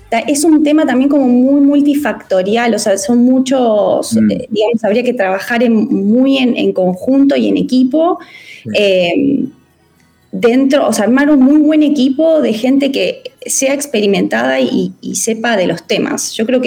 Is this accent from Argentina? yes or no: yes; Argentina; now in Chile; nací y criada en Argentina, pero bueno, ya viviendo en Chile, casada con un chileno, ya estoy completamente involucrada acá en Chile.